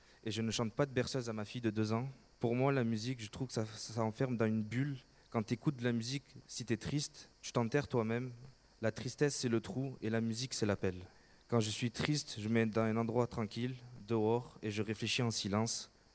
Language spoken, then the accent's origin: French; Avignon, Provence-Alpes-Côte d'Azur, France; j'ai 23 ans, je suis d'Avignon, je viens de la communauté gitane et je suis espagnol aussi.